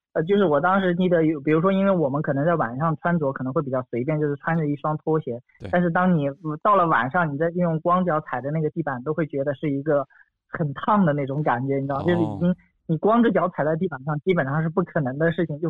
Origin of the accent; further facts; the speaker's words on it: Hunan, China; 因为我是湖南人，那其实对于这两个热，其实有一个非常直观的一个感受，就是我们在湖南的时候，其实会感觉说白天可能会非常干燥非常热